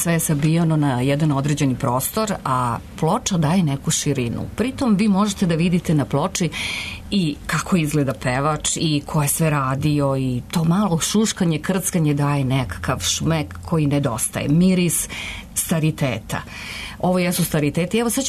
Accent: Subotica, Vojvodina, Serbia; Ja dolazim iz Subotice, važno je reći

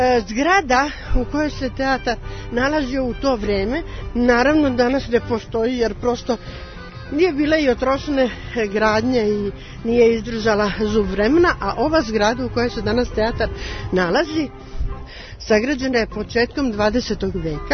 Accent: Kragujevac, Šumadija, Serbia; a i danas se smatra školom kod nas u Kragujevcu koja ima najstrožiji kriterijum.

